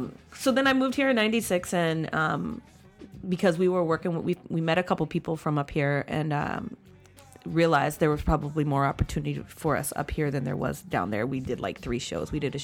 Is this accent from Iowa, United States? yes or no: yes; Mount Pleasant, Iowa, United States; born there; I was born in Mount Pleasant, Iowa.